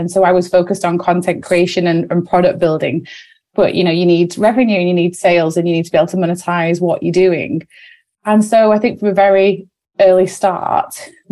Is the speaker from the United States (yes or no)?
no; Wigan, North West England, United Kingdom; we moved very quickly because we're sisters from Wigan.